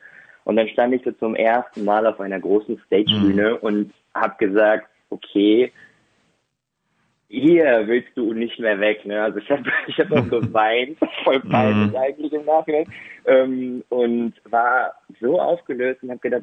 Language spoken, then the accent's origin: German; Bottrop, North Rhine-Westphalia, Germany; Ich habe seit meiner Geburt in Bottrop gelebt und dann habe ich hier zwei Stücke selber inszeniert, in meiner Heimatstadt dann auch aufgeführt.